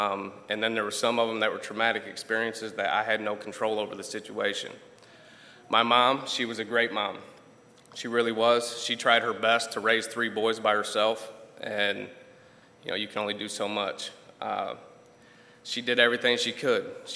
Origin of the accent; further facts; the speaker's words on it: Port Clinton, Ohio, United States; A little bit about myself. I was born and raised in Ohio, Port Clinton, Ohio, up by Cedar Point.